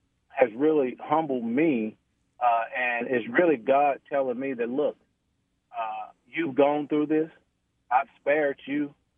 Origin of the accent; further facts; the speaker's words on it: Union Springs, Alabama, United States; now in Huntsville, United States; but I'm from Bullock County, Union Springs, Alabama, small okay. rural community in central Alabama.